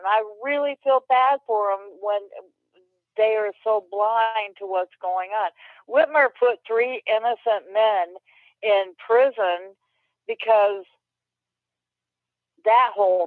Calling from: Michigan, United States; I'm here. I'm from Michigan. It's 75 degrees here right now. Get this. I'm in northern, way up north Michigan.

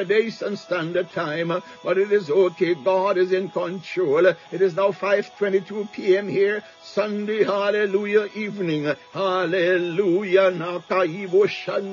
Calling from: Baltimore, Maryland, United States; I'm speaking from Baltimore, Maryland.

